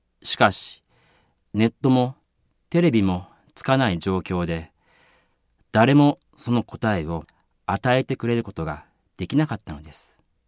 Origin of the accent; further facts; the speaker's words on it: Hitachi, Ibaraki, Japan; 私の地元である日立市は震度6強というとても大きな地震が起こりました。